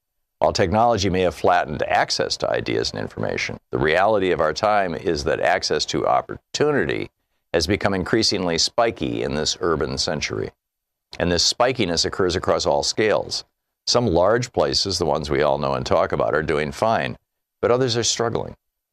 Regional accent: Newark, New Jersey, United States; As a young boy growing up in New Jersey, I watched my hometown of Newark decline.

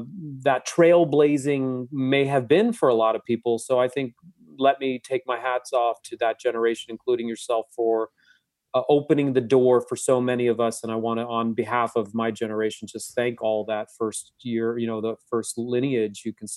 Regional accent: Singapore; also born or lived in Asia; I was born and raised in, I was born in Singapore and raised in Asia. I had a expatriate family experience living as a, you know, a kid of affluent means in an Asian society

